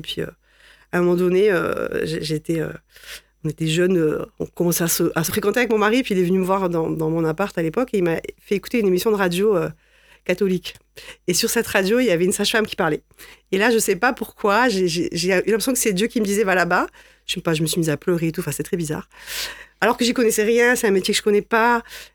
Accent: Alès, Occitanie, France; Donc, j'ai grandi à Alès. Mes parents sont à l'église réformée, l'église protestante unie aujourd'hui. Donc, j'ai grandi dans ce milieu-là.

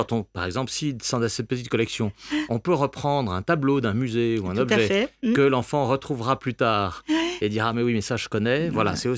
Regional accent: Occitanie, France; Je suis originaire des Cévennes.

